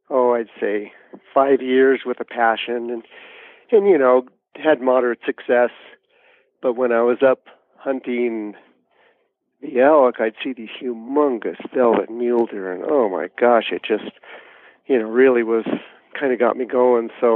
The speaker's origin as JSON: {"language": "English", "region": "California", "country": "United States", "tie": "born or raised there", "said": "So I grew up hunting in Southern California and got lucky enough to go out to the islands and hunt pigs and goats like you did, and the California blacktails."}